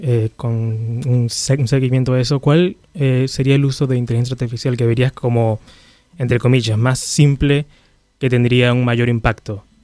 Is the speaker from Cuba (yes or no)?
no; Venezuela; moved away; yo vengo de Venezuela originalmente, yo estoy de allá y seguí acá